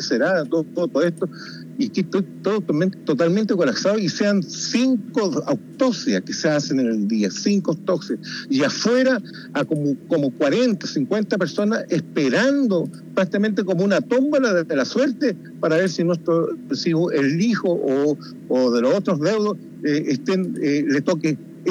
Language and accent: Spanish; Antofagasta, Chile; nosotros venimos de Antofagasta.